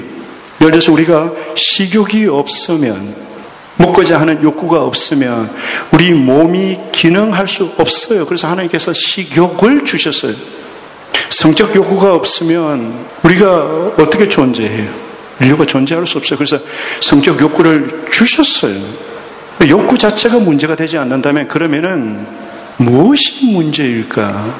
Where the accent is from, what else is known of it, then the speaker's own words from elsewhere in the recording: South Korea; 한국에서 왔다고 그러니까 잘 산 나라